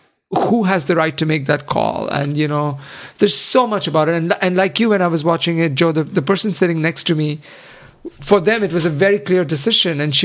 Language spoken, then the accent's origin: English; India; maybe I grew up in India and I have a particular affection for that.